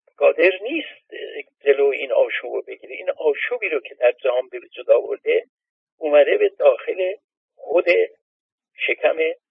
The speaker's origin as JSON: {"language": "Persian", "country": "Iran", "said": "حالا چون ما ایرانی هستیم"}